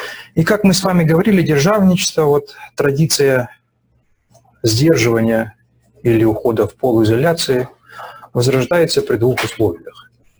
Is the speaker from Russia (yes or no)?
yes; Tatarstan, Russia; я вырос частично в Татарстане с татарами, и был в это время в Казани и под Казанью.